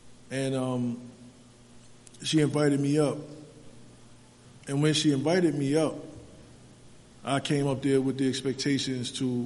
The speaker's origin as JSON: {"language": "English", "town": "Brooklyn", "region": "New York", "country": "United States", "tie": "born or raised there", "said": "you a little background of me … before I was … … I grew up in Brooklyn, New York, in the States, a very sickly child."}